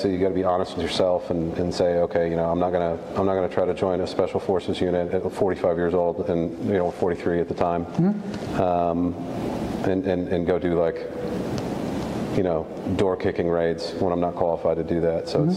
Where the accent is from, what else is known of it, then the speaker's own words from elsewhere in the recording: Texas, United States; born there; also born or lived in Chicago / California / Ohio; and then I was born in Texas. We moved around a little bit when I was a kid, but it was like Chicago, California, and Texas